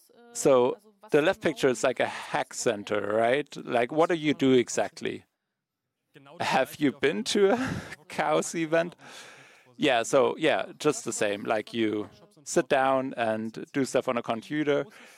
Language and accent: English; Switzerland; Hi, everyone. I'm from Switzerland.